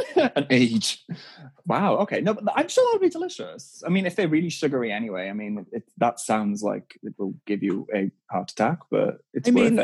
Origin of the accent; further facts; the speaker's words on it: United States; I'm very American.